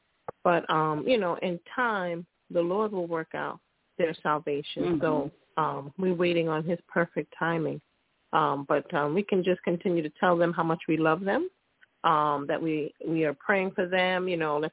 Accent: Brooklyn, New York, United States; now in Pennsylvania, United States; from Pennsylvania, but originally I'm from Brooklyn, New York.

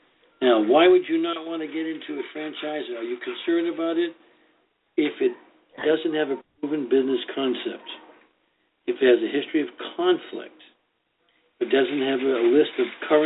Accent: Boston, Massachusetts, United States; Now, you know, everybody knows I'm from Boston, so where's the blankety-blank thing for Massachusetts?

